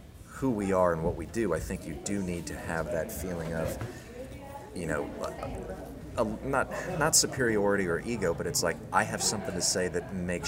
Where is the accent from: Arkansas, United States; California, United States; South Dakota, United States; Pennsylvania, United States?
California, United States; Riverside; certain jokes on, you know, where I grew up in Riverside, dating, you know, drinking.